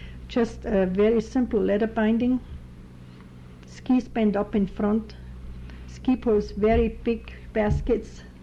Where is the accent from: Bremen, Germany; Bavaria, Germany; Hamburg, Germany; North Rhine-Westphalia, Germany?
Bavaria, Germany; Partenkirchen; English is a second language; also born or lived in Bad Tölz; In Bad Tölz, but I am from Partenkirchen. Just was born there.